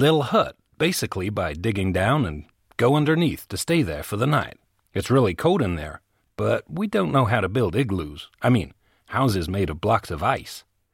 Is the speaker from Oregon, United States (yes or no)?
yes; Oregon, United States; Yeah, I'm from Oregon in the Pacific Northwest. There's lots of nature. There aren't many towns there